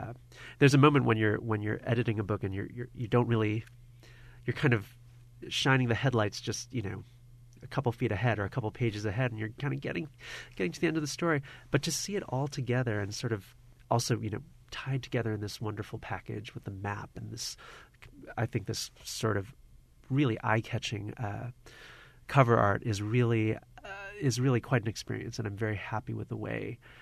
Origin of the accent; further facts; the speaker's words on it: Buffalo, New York, United States; born there; I would also say, you know, my parents are immigrants. I was born in Buffalo, but they settled in Buffalo in the late 60s, and they still live here